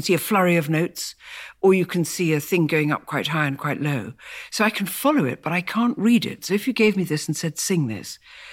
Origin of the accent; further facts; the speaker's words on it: Malaysia; We didn't have a piano when we were growing up in Malaya and faraway lands, but we did have music everywhere.